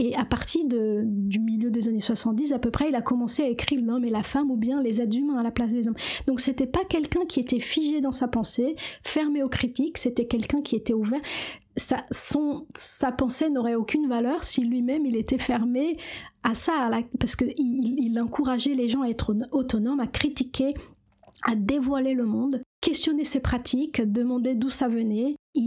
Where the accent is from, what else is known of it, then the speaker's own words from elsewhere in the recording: Brazil; now in France; parce que je suis brésilienne et que la musique c'est très important